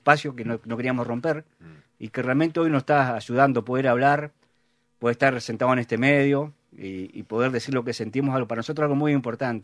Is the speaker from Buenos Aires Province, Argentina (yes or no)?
no; Entre Ríos, Argentina; now in San Rafael, Argentina; Si bien vivo en San Rafael hace 24 años, soy de Entre Ríos, pero me enamoré de San Rafael, de su gente, me enamoré de Mendoza. Una vuelta vine de vacaciones hace 24 años, nunca más me fui.